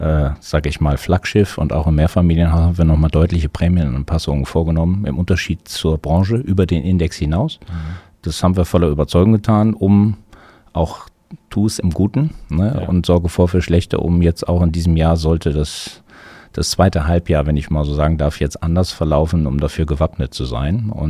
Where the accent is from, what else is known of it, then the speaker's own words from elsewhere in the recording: Münster, North Rhine-Westphalia, Germany; born there; kommen ja gebürtig aus Münster, wir sind ja mit der Familie in Düsseldorf.